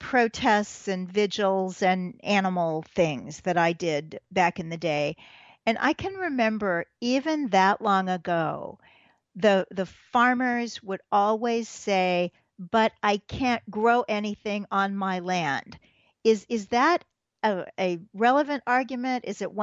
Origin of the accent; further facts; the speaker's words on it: Missouri, United States; So I grew up in Missouri